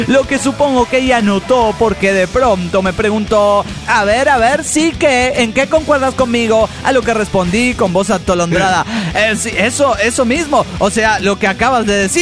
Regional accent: Mexico City, Mexico; del DF mexicano.

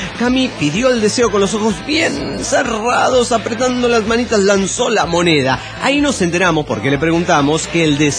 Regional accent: Mexico

